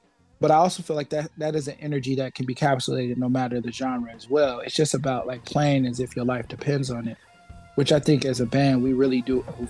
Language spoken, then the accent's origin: English; Buffalo, New York, United States; And where I'm from has a rich culture. You know, I'm from Buffalo, New York.